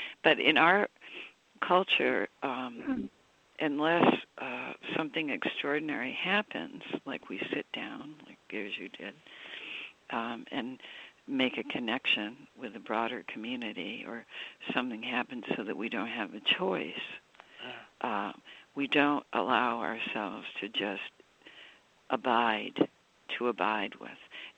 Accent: New York City, New York, United States; I suffer from impatience, being a New Yorker, and I get impatient in New York

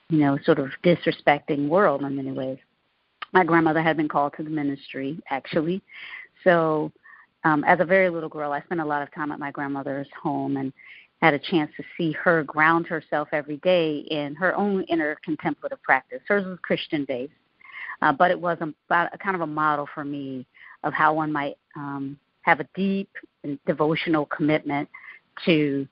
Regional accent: the South, United States; I grew up in the South, in the United, in the Southern United States. Was born in 1967

